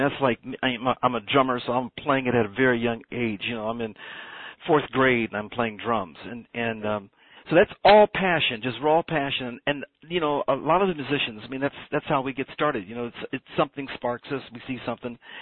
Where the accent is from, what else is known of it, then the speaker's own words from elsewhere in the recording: Dayton, Ohio, United States; because I'm from Dayton, Ohio, and I said, look, let's do some jingles.